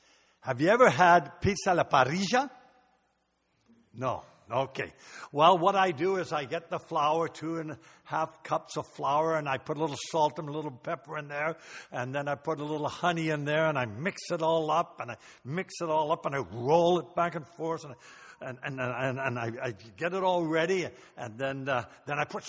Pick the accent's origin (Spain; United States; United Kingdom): United Kingdom; England; Yes, I am English. But when I started taking out my wife, she thought I was German. I had an accent.